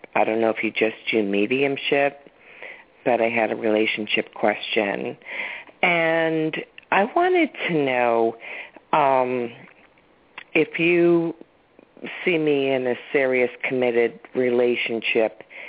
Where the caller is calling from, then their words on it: Massachusetts, United States; I'm calling from Massachusetts.